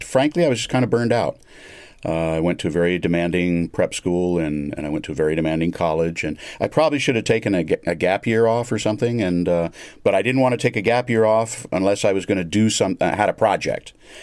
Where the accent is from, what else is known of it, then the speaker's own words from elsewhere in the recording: Miami, Florida, United States; now in Madrid, Spain; people tend to assume it's either because I grew up in Miami, where, you know, we hear and speak a lot of Spanish, or because somewhere in my past I have, you know, some Spanish family.